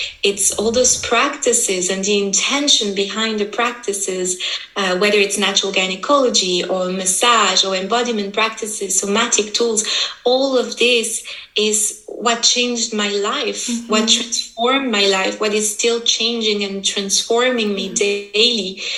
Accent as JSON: {"language": "English", "country": "Switzerland", "tie": "born or raised there", "said": "So I grew up here in Switzerland, and my father raised me."}